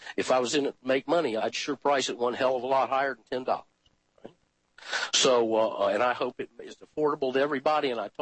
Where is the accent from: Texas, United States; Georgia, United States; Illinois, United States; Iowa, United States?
Georgia, United States; Atlanta; and I was from Atlanta and knew a whole bunch of those people that he knew about, some of the old-timers.